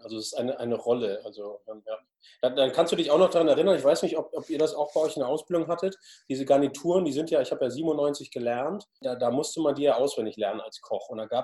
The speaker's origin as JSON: {"language": "German", "country": "Germany", "said": "und wenn wir Schnitzel tatsächlich als Deutsche so gut finden"}